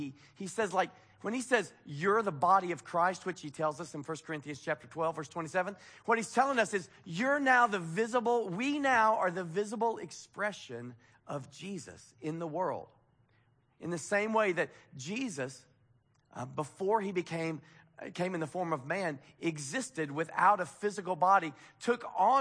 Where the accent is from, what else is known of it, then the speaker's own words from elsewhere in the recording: Waco, Texas, United States; You know, I'm from Waco, so I'm big on fixer-uppers.